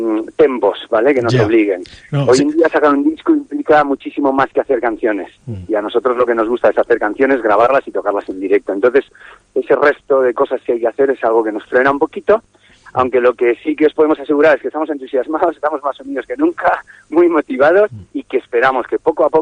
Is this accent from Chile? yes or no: no; Cantabria, Spain; todos somos de Cantabria, menos Currito, que viene a este Findet, todos vivimos aquí al lado.